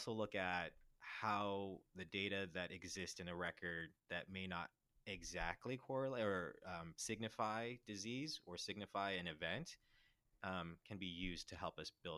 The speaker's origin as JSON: {"language": "English", "town": "St. Louis", "region": "Missouri", "country": "United States", "tie": "born or raised there", "said": "Yeah. I mean, so I grew up in St. Louis, but I actually on the way here passed up one of my childhood homes."}